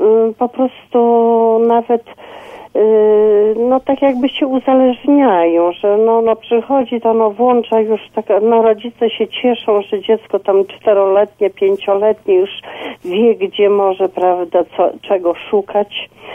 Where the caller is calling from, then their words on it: Wrocław, Lower Silesian Voivodeship, Poland; Ja jestem słuchaczka z Wrocławia.